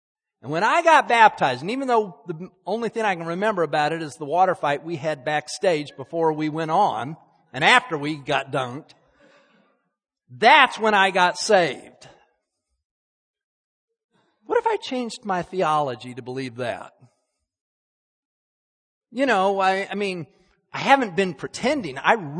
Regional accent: Salt Lake City, Utah, United States; Most of you know I grew up in Salt Lake City, Utah, headquarters for the Church of Jesus Christ, Latter-day Saints, the Mormons.

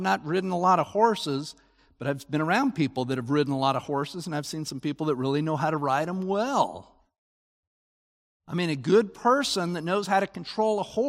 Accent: Utah, United States; Of course, I'm from Utah, and my definition of a mountain is far different.

